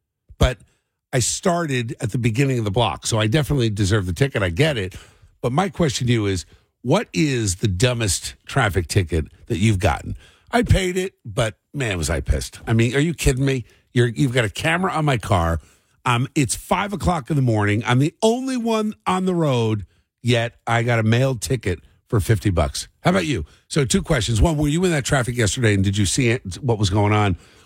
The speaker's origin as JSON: {"language": "English", "town": "Cherry Hill", "region": "New Jersey", "country": "United States", "tie": "born or raised there", "said": "We had a neighbor when I was growing up in Cherry Hill."}